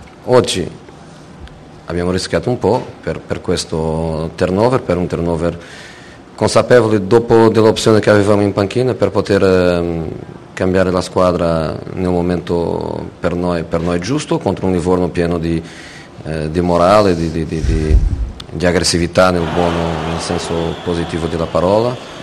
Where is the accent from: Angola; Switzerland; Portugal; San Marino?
Portugal; Italian is a second language; Io per esempio ieri parlavo con i miei, nel mio paese abbiamo una squadra